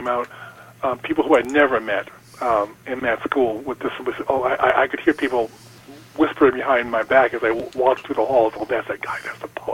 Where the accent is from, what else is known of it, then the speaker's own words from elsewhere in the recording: Rochester, New York, United States; I'm actually from upstate New York. I'm from Rochester.